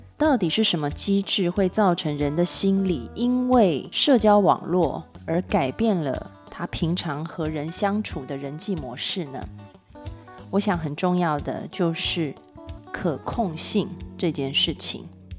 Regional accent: Taiwan; 大家都会说啊，你是道地广东人。其实不是，我是台湾人。

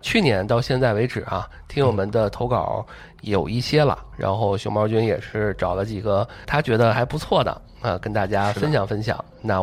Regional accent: Tianjin, China; 我老家天津也是这样啊。

